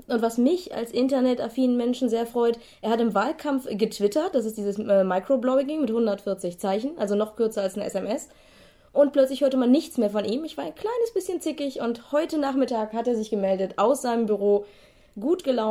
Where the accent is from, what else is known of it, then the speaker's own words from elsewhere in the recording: Preetz, Schleswig-Holstein, Germany; also born or lived in Düsseldorf; now in Kiel, Germany; Ich bin in Düsseldorf geboren, in Preetz aufgewachsen und bin seit ungefähr 96 Kielerin.